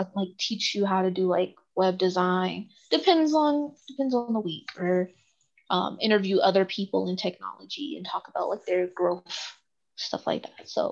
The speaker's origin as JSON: {"language": "English", "town": "Fairburn", "region": "Georgia", "country": "United States", "tie": "born or raised there", "said": "Is I came from the South. I grew up in South Atlanta, small town of Fairburn, Georgia, and it's a very religious area. They're very Christian."}